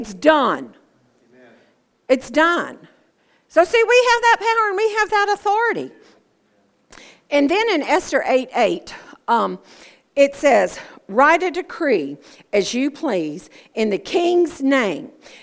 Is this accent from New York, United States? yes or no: no; Georgia, United States; I'm from Georgia. It's a hot down here